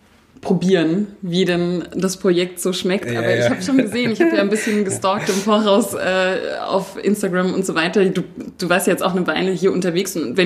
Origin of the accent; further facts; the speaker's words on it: Baden-Württemberg, Germany; ich komme aus Württemberg